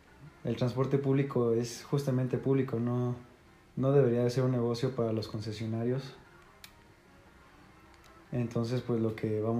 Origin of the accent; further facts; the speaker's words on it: Mexico; yo como mexicano esperaría que pudiera estudiar tranquilo